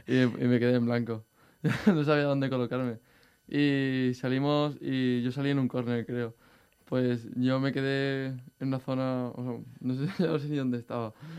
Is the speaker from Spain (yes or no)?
yes; Valencian Community, Spain; Pues soy de la Comunidad Valenciana